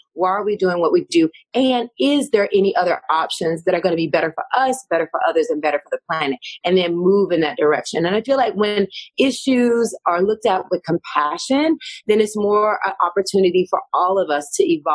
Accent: Tennessee, United States; Growing up in Tennessee, it was just black and white.

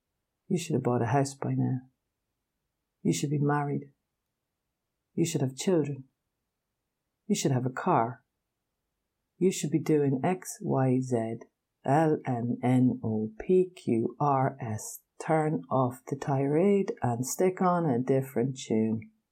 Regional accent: Ireland; a village a bit out the road from my hometown in Ireland

